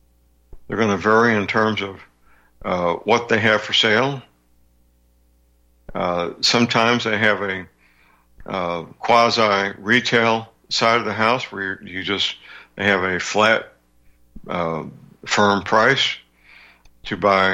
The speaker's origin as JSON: {"language": "English", "region": "Missouri", "country": "United States", "tie": "born or raised there", "said": "I only know about Missouri's because that's my home state."}